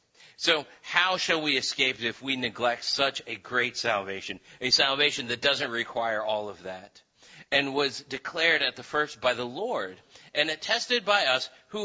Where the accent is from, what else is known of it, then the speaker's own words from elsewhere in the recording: St. Louis, Missouri, United States; That's why in my hometown of St. Louis, Missouri, that right around the corner from my parents' house, just a few blocks away, there is this store that is devoted entirely to guardian angels.